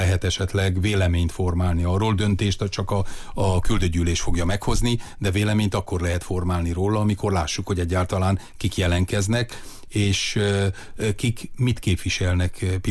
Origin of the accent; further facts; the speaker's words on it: Sovata, Mureș County, Romania; Én is Szovátán születtem, Szovátán nőttem fel, az nem azt jelenti, hogy a megye érdekeit nem képviselem, vagy a marosvásárhelyit.